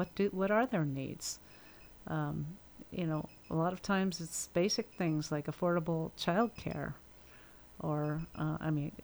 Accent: Seattle, Washington, United States; I know I'm from Seattle area.

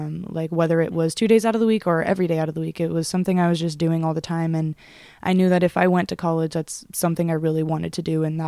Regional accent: California, United States; I grew up playing lacrosse in Southern California. It's not very prominent there, especially any women's sports.

